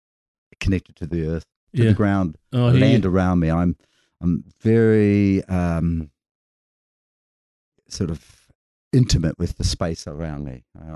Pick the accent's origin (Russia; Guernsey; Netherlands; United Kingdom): Netherlands; Maastricht, Limburg; now in New Zealand; Maastricht, a small city about the size of Dunedin in the far south of Holland, sticking into right into space between Belgium and Germany